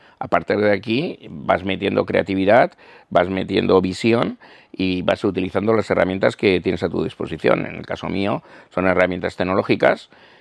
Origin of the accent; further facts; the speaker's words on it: Calvià, Balearic Islands, Spain; siempre hacemos alarde de que soy de Calviá e intento manifestarlo por ahí. Yo creo que sí, tiene que ser un poco así. No solo de Calviá, sino también como mallorquín y balear.